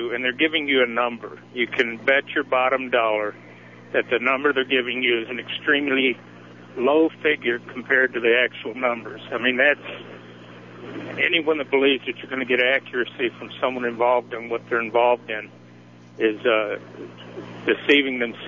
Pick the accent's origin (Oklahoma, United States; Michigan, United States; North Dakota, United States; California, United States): Michigan, United States; Grand Rapids; Well, I'm actually from Michigan, and I knew some Princes, and my people are from the Grand Rapids, that area.